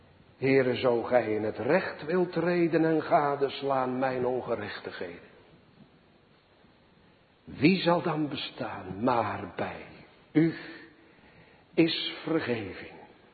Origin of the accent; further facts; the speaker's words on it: Sliedrecht, South Holland, Netherlands; born there; Zoals die twee mannen uit mijn geboorteplaats, het Baggerdorp Sliedrecht